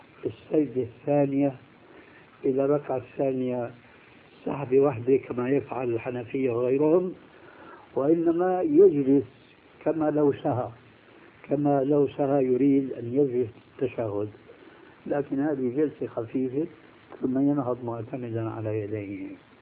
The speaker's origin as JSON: {"language": "Arabic", "town": "Damascus", "region": "Damascus Governorate", "country": "Syria", "said": "إماما عندنا في دمشق"}